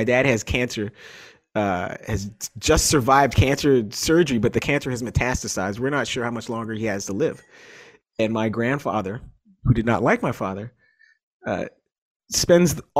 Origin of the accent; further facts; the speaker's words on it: Toronto, Ontario, Canada; born there; I am African American, but I'm also Canadian. Like these are both big, real, equal parts of who I am. I'm Canadian because I was born here, but like the idea that an African American family would come to Toronto, like there aren't a lot of us.